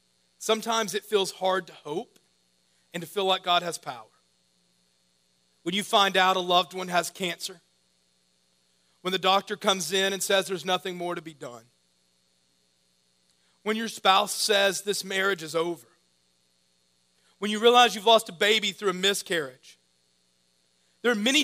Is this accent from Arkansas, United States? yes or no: yes; Arkansas, United States; But growing up in Arkansas, I grew up in a small town, and on Sundays after church, I'd often come home and there was literature left in my yard.